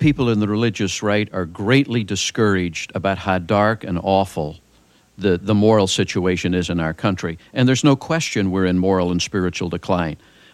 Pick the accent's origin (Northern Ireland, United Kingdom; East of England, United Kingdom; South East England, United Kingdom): Northern Ireland, United Kingdom; I was born and reared in Northern Ireland